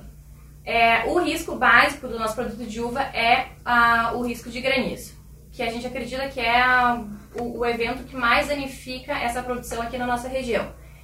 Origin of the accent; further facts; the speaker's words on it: Brazil; E eu acho que nós, como brasileiros, todos nós sabemos a importância do nosso agronegócio